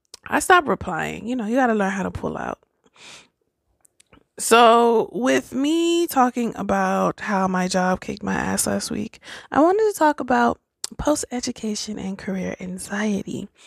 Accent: United States; born there; I'm Caribbean and I was born in America

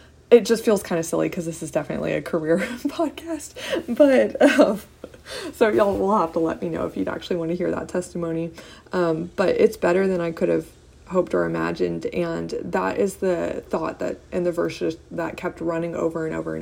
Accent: Texas, United States; Y'all, I'm from South Texas.

